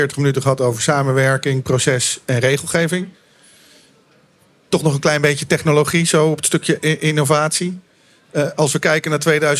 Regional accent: Almere, Flevoland, Netherlands; Ja, ik ben zelf opgegroeid in Almere. En wij waren een van de eerste paar duizend inwoners. Dus het was nog een dorp.

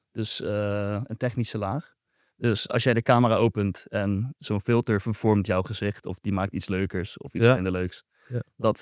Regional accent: Rotterdam, South Holland, Netherlands; uit Rotterdam en ik ben een creative producer die zich bezighoudt met augmented reality.

